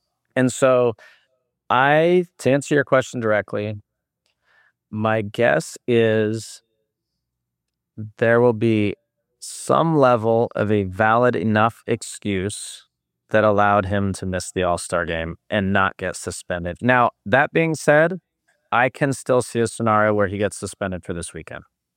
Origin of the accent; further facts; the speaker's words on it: California, United States; Okay, so today I'm in East LA. I grew up in Southern California. I'm in East LA today.